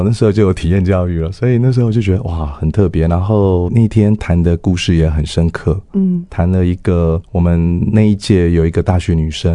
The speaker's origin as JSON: {"language": "Chinese", "region": "Taoyuan", "country": "Taiwan", "tie": "born or raised there", "said": "其实我是在那个桃园市成长的。那爸爸妈妈呢，其实他们我们是在一个小康的家庭成长。我们有五个兄弟姐妹，然后我是排行老大。"}